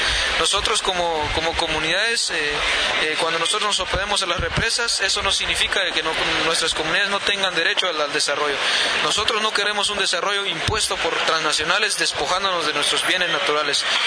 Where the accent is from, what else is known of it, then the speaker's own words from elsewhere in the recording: Quiché, Guatemala; en nuestro municipio ubicado en la región Ixil